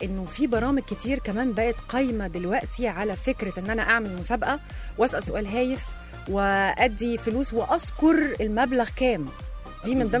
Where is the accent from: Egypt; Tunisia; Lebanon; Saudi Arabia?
Saudi Arabia; انا كنت كمان مولوده في السعوديه وعايش في السعوديه